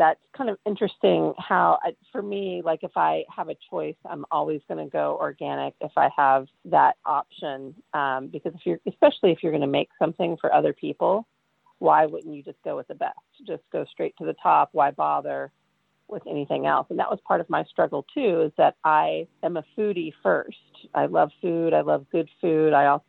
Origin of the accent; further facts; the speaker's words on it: the South, United States; because I'm also from the South.